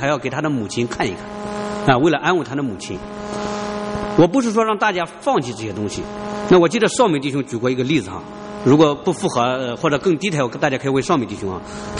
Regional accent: Tai'an, Shandong, China; 到了这个泰安我老家以后呢

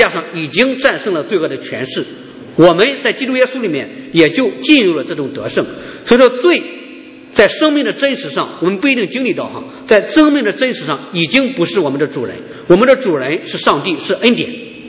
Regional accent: Shandong, China; now in United States; 像我们那边山东那边还是有的很多人都想要儿子，但是不能要，非常的痛苦

